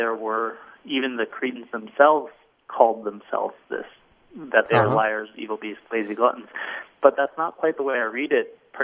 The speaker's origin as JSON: {"language": "English", "town": "Bothell", "region": "Washington", "country": "United States", "lives_now": "Billings, United States", "said": "I'm normally from Bothell, Washington, but I just moved."}